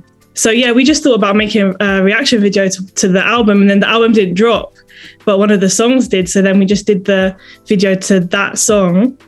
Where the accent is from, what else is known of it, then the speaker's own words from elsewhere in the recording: London, United Kingdom; Growing up in London, I feel like, you know, you have so many other people that listen to that, and then it's always sort of been around in London.